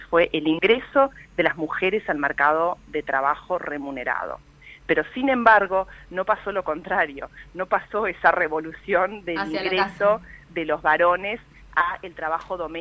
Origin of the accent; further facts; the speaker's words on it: Uruguay; como ciudadana uruguaya que me comprometo también con estos temas